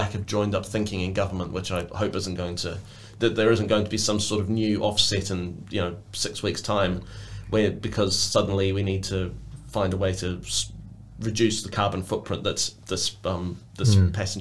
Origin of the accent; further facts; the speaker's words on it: New Zealand; I'm a New Zealander